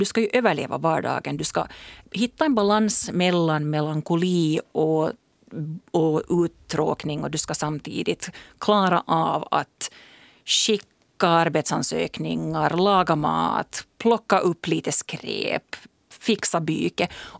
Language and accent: Swedish; Finland; Så det är just så som vi finländare vill ha det.